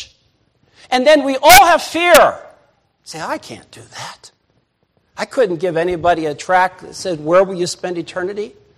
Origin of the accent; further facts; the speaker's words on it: Pennsylvania, United States; See, I'm from Pennsylvania.